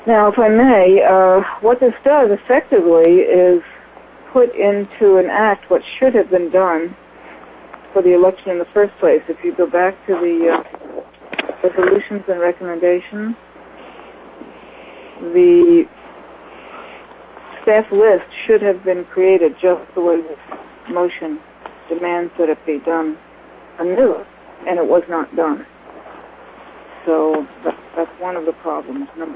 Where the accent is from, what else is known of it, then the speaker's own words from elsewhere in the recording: New York, United States; Since I'm from New York, I'll take New York last.